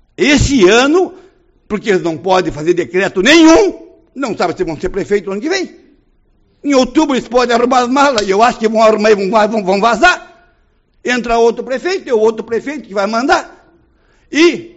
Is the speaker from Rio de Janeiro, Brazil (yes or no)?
no; Uruguaiana, Rio Grande do Sul, Brazil; lá para o Uruguaiana, minha terrinha na fronteira.